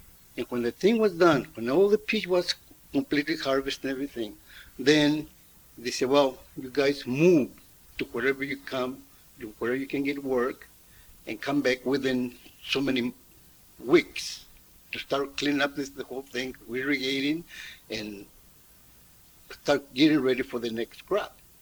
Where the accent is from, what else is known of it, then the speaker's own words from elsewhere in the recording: Bakersfield, California, United States; like I said before, and I was born in Bakersfield, California.